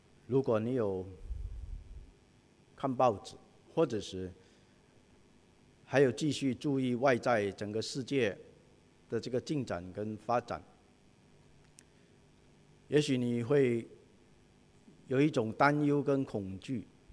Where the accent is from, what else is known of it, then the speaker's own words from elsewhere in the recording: China; 我们中国人也说，水能载舟也能覆舟